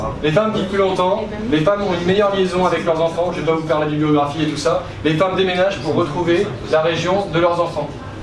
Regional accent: Southern France, France; now in Tours, France; je viens du Sud, je suis arrivé à Tours il n'y a pas très longtemps

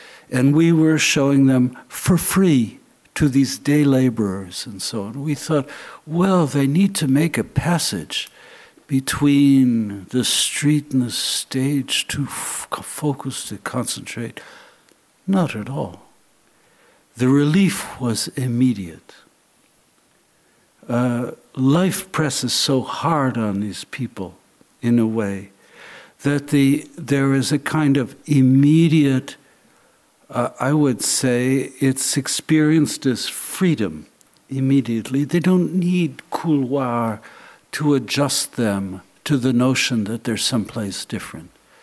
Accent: United States; I'm very naive. I'm American.

